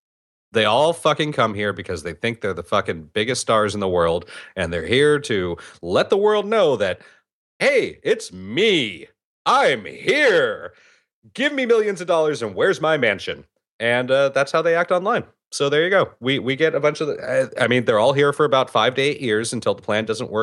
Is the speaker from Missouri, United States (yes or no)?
no; California, United States; even I do it as a Californian.